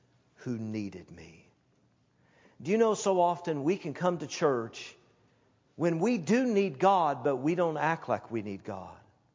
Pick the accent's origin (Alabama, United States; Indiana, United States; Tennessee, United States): Tennessee, United States; Knoxville; Oh, I went to church growing up in Knoxville, Tennessee.